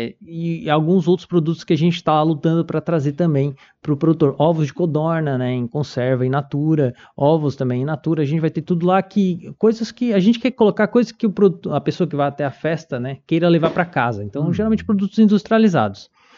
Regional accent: Tubarão, Santa Catarina, Brazil; Não, sou natural de Tubarão.

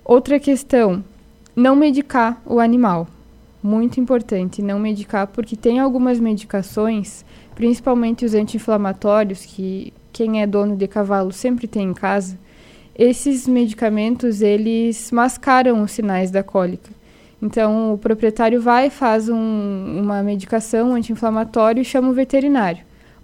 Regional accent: Santana do Livramento, Rio Grande do Sul, Brazil; Eu estudei lá no Oeste Catarinense, certo. Mas eu sou de Santana do Livramento.

